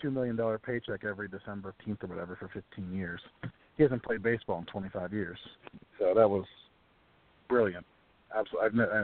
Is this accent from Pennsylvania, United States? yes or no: yes; Pennsylvania, United States; it was the highlight of my life to work for my hometown team, a team I grew up following, that my dad grew up following, that my grandpa was drafted by. Just to be able to work for a team like the Pirates